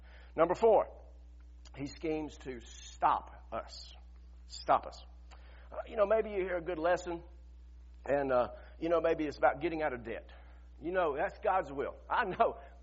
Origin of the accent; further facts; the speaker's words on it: Griffin, Georgia, United States; When I was a boy growing up in Griffin, Georgia, we lived off on 155, had a farm and we raised cows and stuff.